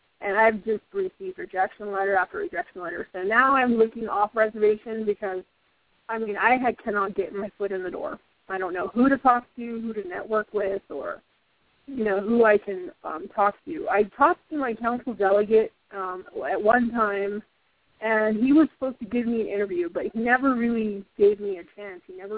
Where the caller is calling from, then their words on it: Church Rock, New Mexico, United States; I am calling from Church Rock.